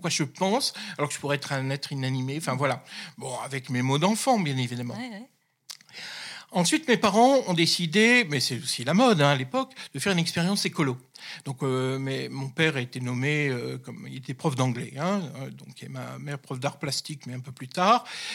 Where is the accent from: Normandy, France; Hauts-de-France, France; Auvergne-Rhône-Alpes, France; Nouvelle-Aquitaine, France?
Hauts-de-France, France; Alors, je suis issu du Nord, je suis un ch'ti, comme on dit.